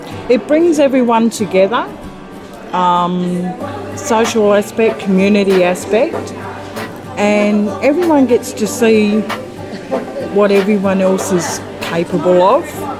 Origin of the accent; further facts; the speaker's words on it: Girralambone, New South Wales, Australia; I'm from Girralambone.